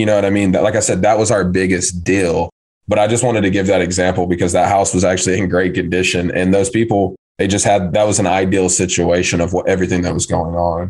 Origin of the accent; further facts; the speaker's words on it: Tennessee, United States; He was from Tennessee. I'm from Tennessee.